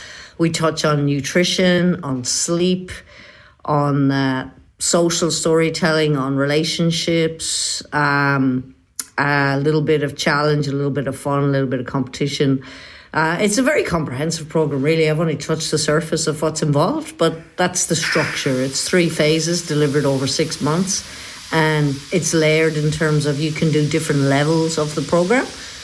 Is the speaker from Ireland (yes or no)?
yes; Ireland; moved away as an adult; now in Australia; I sold the house I grew up in Ireland. I mean, I was in my 40s at the time. And I set in progress the move over here to Australia.